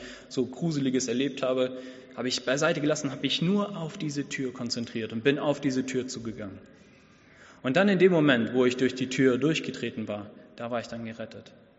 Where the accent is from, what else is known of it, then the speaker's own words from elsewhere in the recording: Bremerhaven, Bremen, Germany; Ich komme aus Bremerhaven.